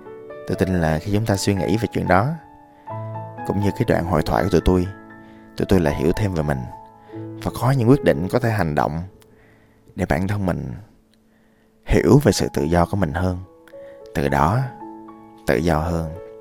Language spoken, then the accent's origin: Vietnamese; Ho Chi Minh City, Vietnam; born there; mình tôi đẻ ra ở đất Sài Gòn, mặc dù quê tôi ở Đà Lạt á, nhưng mà tôi thích cái văn hóa Sài Gòn